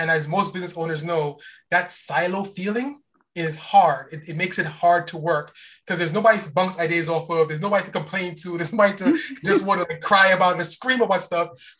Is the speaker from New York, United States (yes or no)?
yes; New York, United States; also born or lived in Guyana; Definitely raised in New York. Born in Guyana. I came over here when I've been in America longer than I've been in Guyana. So I've been here since I was about 8 years old. Yeah. And we grew up in Brooklyn, New York.